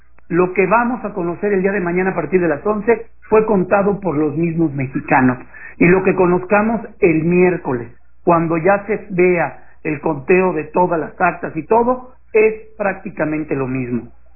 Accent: Mexico; Y el lunes 7 vamos a amanecer todos siendo mexicanos, bajo el mismo cielo, bajo el mismo aire, con los mismos problemas

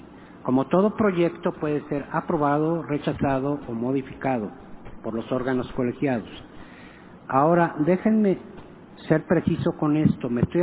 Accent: Mexico; Somos mexicanos, lamentablemente, entonces esto lo dejamos al cuarto para las 12.

